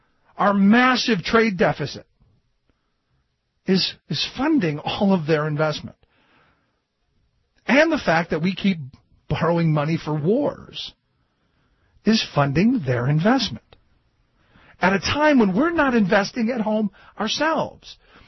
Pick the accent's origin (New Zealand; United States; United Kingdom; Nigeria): United States; I am an American first and foremost. I live in the state of Pennsylvania, but I am an American.